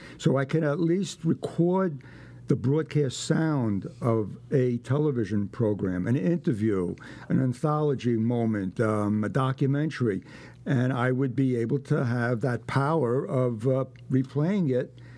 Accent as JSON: {"language": "English", "town": "Brooklyn", "region": "New York", "country": "United States", "tie": "born or raised there", "said": "I grew up in Brooklyn. Our family moved into our home on Bedford Avenue, 4105 Bedford Avenue, March 1st, 1947."}